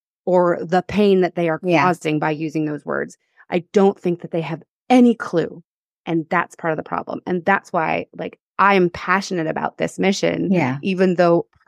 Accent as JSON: {"language": "English", "region": "California", "country": "United States", "tie": "born or raised there", "moved": "yes", "lives_now": "New York, United States", "said": "I moved to New York. I grew up in California and moved to New York."}